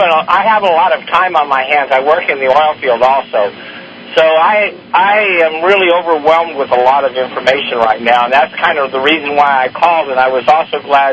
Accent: Weaverville, California, United States; Yes, ma'am. I'm from Weaverville, California.

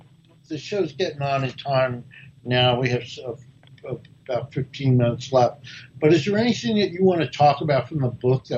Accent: Newark, New Jersey, United States; You know, my mother's family, I'm from Newark, New Jersey.

